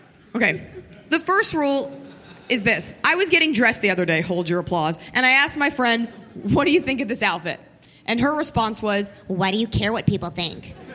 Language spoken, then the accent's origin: English; Texas, United States; No, I'm not Israeli. Yes, I love Israel. Yes, I'm proud to be Jewish. Yes, I had a bat mitzvah, but I'm from Texas.